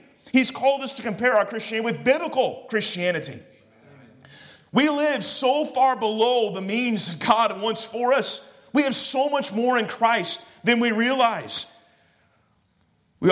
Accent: Sacramento, California, United States; now in North Carolina, United States; Now, when I came to North Carolina from California, I grew up in Sacramento. That's where we live.

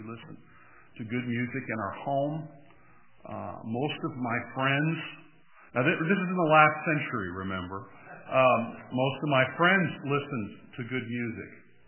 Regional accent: Greenville, South Carolina, United States; accent: Midwest; That's because my parents are both from Indiana. So I have a little more of a Midwest accent, but I'm born and raised in Greenville and hope to die there, Lord willing.

